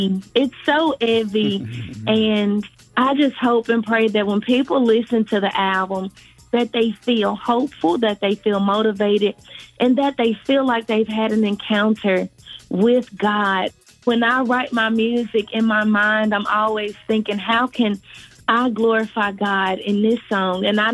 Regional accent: Memphis, Tennessee, United States; And because I'm from Memphis, Tennessee, I love

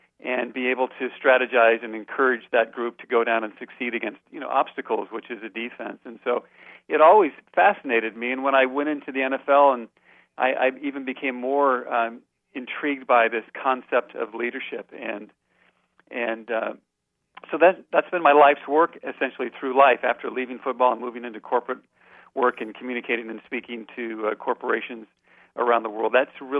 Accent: Redmond, Washington, United States; I am a product of the great Northwest, where it rains all the time, and specifically right outside of Seattle in a little town called Redmond, Washington, I think best known for being the headquarters of Microsoft.

